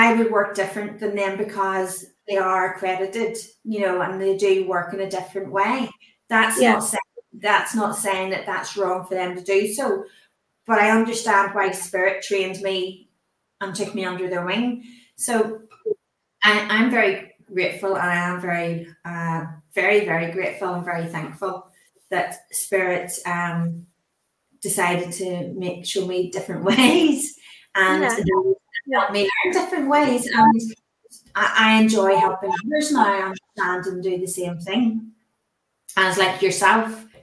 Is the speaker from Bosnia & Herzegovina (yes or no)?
no; Ireland; I'm from Ireland.